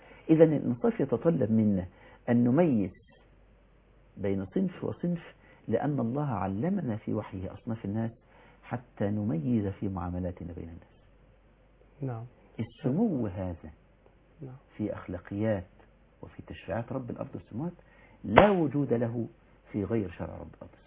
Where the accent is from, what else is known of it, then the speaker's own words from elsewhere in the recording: Egypt; زيارة زي ما تقول الصوفية عندنا في مصر.